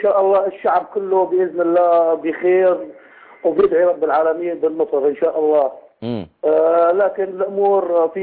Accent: Douma, Rif Dimashq, Syria; now in Saudi Arabia; أنا سوري طبعا مقيم بالسعودية.

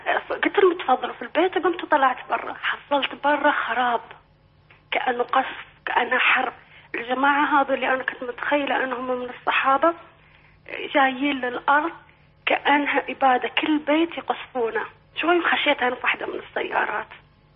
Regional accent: Western Sahara; انا من الصحراء الغربية.

